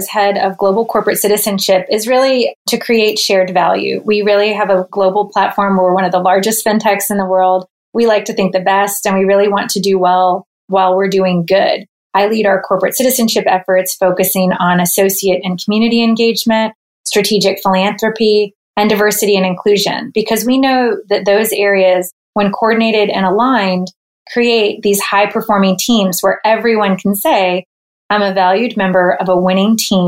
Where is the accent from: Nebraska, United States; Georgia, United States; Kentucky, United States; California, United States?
Georgia, United States; Tucker; So I grew up in Tucker, Georgia, which has grown significantly since then.